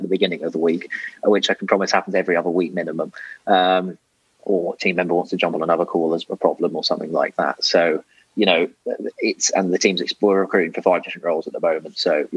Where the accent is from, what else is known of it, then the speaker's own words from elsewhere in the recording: United Kingdom; I'm British.